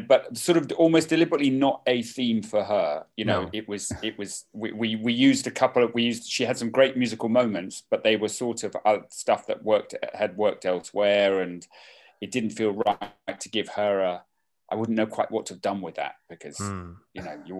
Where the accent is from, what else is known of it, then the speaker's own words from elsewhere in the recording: England, United Kingdom; as an English person, as very much bits of our society and the way we have a sort of strange class-ridden hierarchy